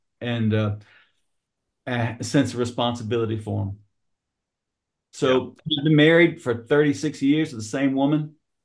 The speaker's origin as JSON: {"language": "English", "town": "Charlotte", "region": "North Carolina", "country": "United States", "tie": "born or raised there", "also_born_or_lived": "West Virginia", "said": "I was born in West Virginia. We didn't have a lot of money. Moved to Charlotte, North Carolina when I was about nine."}